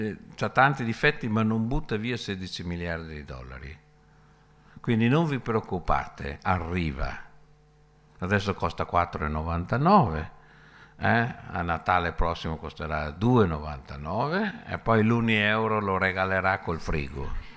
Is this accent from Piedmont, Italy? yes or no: yes; Turin, Piedmont, Italy; born there; è stato detto che sono nato a Torino, abbastanza per sbaglio perché i miei genitori erano veneziani, però ho passato alcuni anni, 3 o 4 anni a Torino